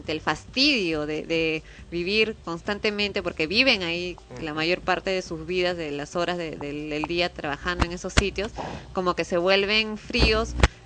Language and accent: Spanish; Peru; como ciudadana peruana y todo lo demás deberías tener derecho a ir pues a un hospital